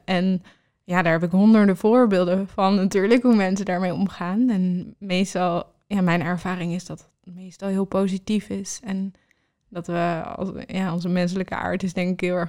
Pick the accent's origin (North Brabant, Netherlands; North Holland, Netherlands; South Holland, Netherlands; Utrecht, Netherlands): North Holland, Netherlands; Amsterdam; ik ben in Hartje Amsterdam opgegroeid, bij het Vondelpark in de buurt.